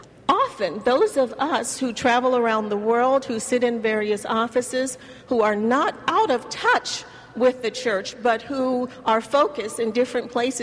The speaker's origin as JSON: {"language": "English", "town": "Louisville", "region": "Kentucky", "country": "United States", "tie": "born or raised there", "said": "I want to say welcome to Louisville, everyone. This is my town. This is my hometown. I grew up here."}